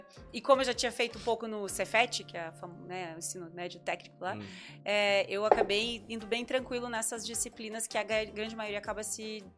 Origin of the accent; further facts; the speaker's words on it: Curitiba, Paraná, Brazil; Sou de Curitiba, sou casada, tenho dois filhos e tenho 42 anos.